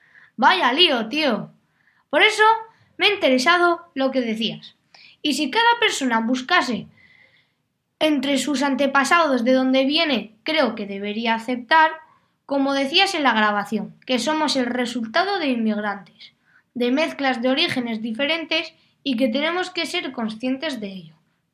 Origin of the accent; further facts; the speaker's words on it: Valencia, Valencian Community, Spain; yo he nacido en Valencia y me siento valenciano, pero mi madre nació en Burgos